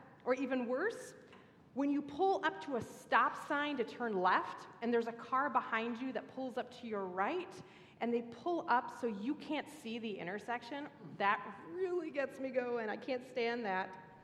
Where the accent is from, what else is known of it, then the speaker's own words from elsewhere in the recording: Philadelphia, Pennsylvania, United States; I'm going to show you how I learned to manage conflicts when I grew up in Philadelphia.